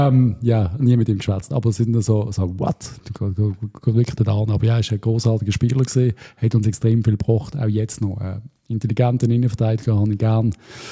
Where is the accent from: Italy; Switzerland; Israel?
Switzerland; Ich bin ein riesen Muri-Fan, auch als Schweizer Nazi-Trainer.